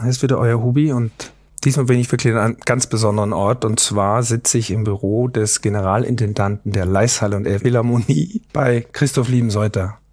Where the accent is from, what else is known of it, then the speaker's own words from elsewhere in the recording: Styria, Austria; ich als Steirer sowieso, also ich war mal Steirer des Tages in einer Zeitung, einer kleinen Zeitung in der Steiermark